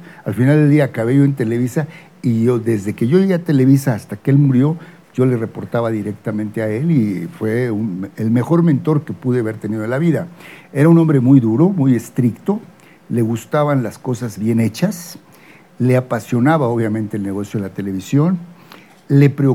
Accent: Guadalajara, Jalisco, Mexico; born there; Pues, nací en Guadalajara.

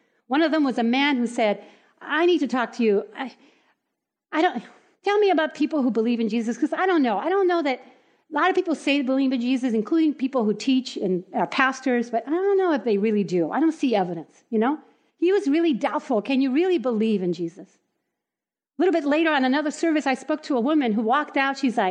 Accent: Puerto Rico; I grew up in Puerto Rico. Our houses are made of concrete. Our roofs are flat.

